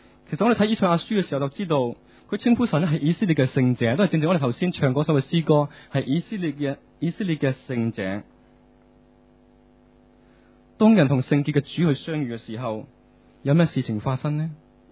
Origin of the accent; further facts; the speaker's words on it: Hong Kong; 我哋生于斯，长于斯。我哋同我呢班嘅即系香港人一齐生活嘅时候